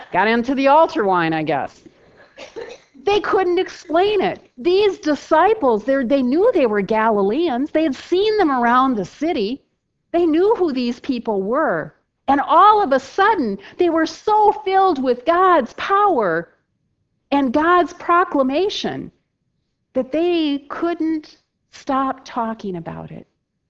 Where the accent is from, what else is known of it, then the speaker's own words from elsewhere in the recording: South Dakota, United States; accent: South Dakota; I could pull out my South Dakota accent a little bit